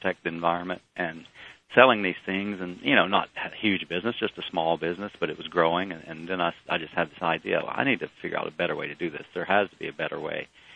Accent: Dalton, Georgia, United States; I'd actually seen landfills here when I grew up in Dalton. We'd take things to the landfill and you'd just see all the carpet waste that was there

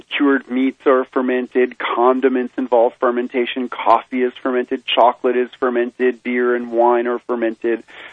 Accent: New York City, New York, United States; in my youth, growing up in New York City, I loved sour pickles.

